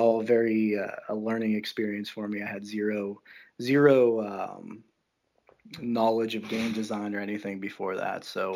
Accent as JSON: {"language": "English", "town": "Pittsburgh", "region": "Pennsylvania", "country": "United States", "tie": "born or raised there", "said": "So, but I was born and raised here in Pittsburgh, Pennsylvania."}